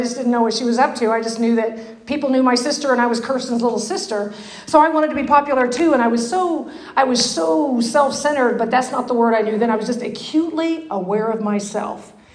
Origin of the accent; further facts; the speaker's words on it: Alvin, Texas, United States; But I grew up in this little farming town in Alvin, Texas.